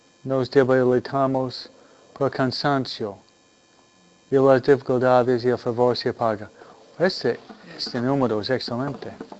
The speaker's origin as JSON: {"language": "Spanish", "country": "Mexico", "said": "Yo soy mexicana y para nosotros la Virgen María, la Virgen Guadalupe es esencial."}